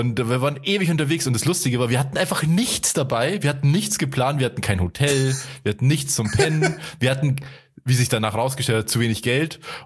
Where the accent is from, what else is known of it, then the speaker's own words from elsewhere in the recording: Altötting, Bavaria, Germany; Das war in Leipzig und wir kommen ja aus Altötting. Das ist ziemlich weit weg von Leipzig.